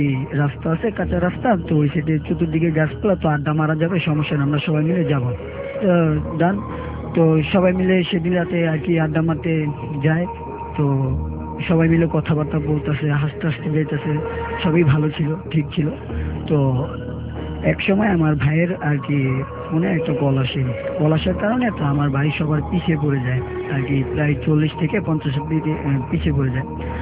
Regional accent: Bhola, Barisal Division, Bangladesh; আমি ভোলা থেকে এসেছি।

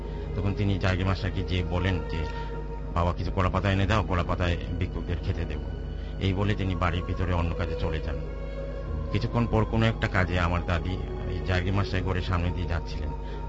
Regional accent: Dhaka, Dhaka Division, Bangladesh; also born or lived in Sylhet; Bailey road, Ramna, Dhaka থেকে এসেছি।

